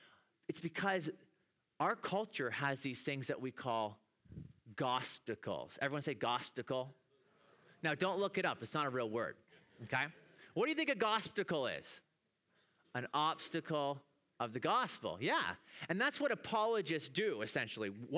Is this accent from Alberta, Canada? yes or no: no; Toronto, Ontario, Canada; I'm from Toronto, okay? Toronto, Canada, where I left 2 days ago and it was negative 25 degrees, okay?